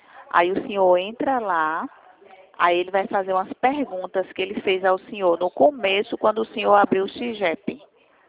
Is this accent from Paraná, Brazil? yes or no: no; Recife, Pernambuco, Brazil; eu sou de Recife.